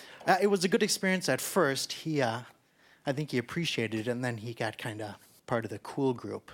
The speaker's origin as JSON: {"language": "English", "town": "Stillwater", "country": "United States", "said": "I'm from Stillwater."}